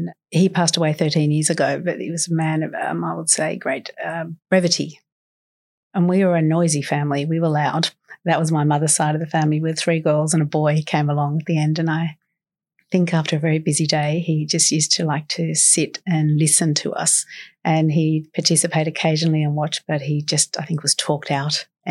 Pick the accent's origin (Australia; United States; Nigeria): Australia; Gymea Bay, New South Wales; I grew up in Gymea Bay. I'm a girl from the Shire, born in Royal Prince Alfred Hospital